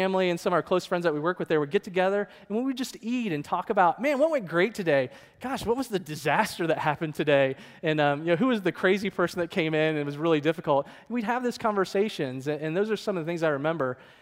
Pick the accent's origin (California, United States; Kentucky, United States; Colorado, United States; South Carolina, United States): Kentucky, United States; born there; Well, sure. I was born in Kentucky, come on.